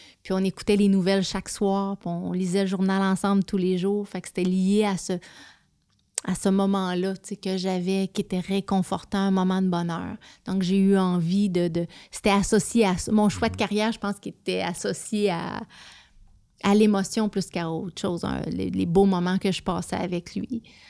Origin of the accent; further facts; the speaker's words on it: Saint-Dominique-du-Rosaire, Quebec, Canada; Je suis une fille de Saint-Dominique-du-Rosaire, mmh, t'sais, mon père est bûcheron